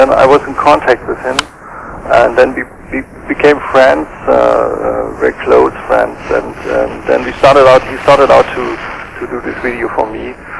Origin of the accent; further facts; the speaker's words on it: Germany; Well, as you know, I grew up in East Germany in a very special, if you want, isolated situation.